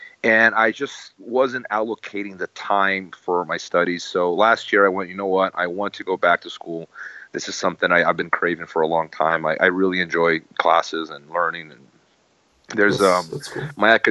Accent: Brazil; also born or lived in United States; My mother's Brazilian. My father's American. I was born in the United States, but I spent most of my formative years in Brazil.

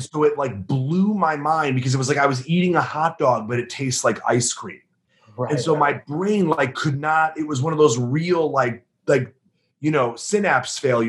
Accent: Chicago, Illinois, United States

